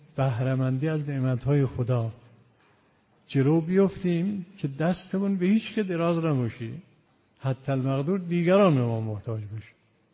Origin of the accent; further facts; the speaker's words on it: Iran; اون وقت ما ایرانی هستیم دیگه، دلمون میخواد برتر باشه.